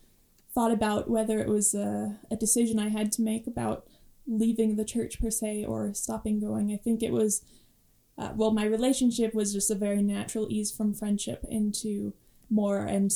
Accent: Hawaii, United States; now in Utah, United States; So I'm from Hawaii originally and I grew up there. I have 2 elder sisters. They both attended BYU. So I ended up coming over to Utah, to Provo area, to go to BYU.

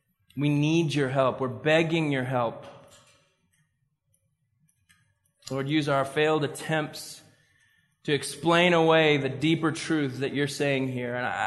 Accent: the South, United States; So, growing up in the South, if I was to look at my wife and say, "Doreen, you finer than a new pair of snow tires, girl."

